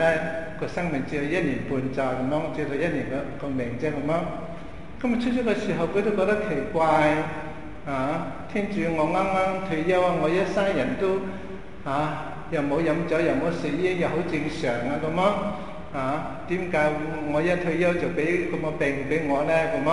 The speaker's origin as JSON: {"language": "Chinese", "country": "China", "said": "我们中国人"}